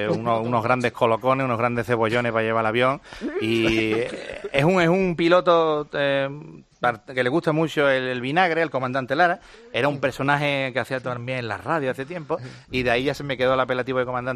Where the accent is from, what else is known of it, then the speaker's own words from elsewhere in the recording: Jerez de la Frontera, Andalusia, Spain; un poquito de bulería, soy de Jerez, pues puedo cantar bulería